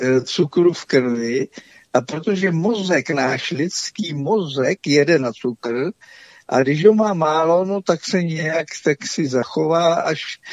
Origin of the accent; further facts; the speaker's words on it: Plzeň, Plzeň Region, Czechia; tak já jsem z Plzně původně, že jo, tady teď jsem na Plzni jihu, takže Plzeňsko.